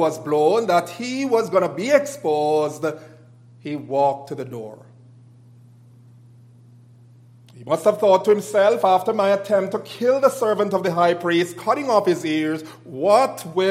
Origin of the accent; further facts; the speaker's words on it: Scotland, United Kingdom; somebody says, "Where are you from?" And I say, I am from Scotland. They're going to say, you're not anywhere from here.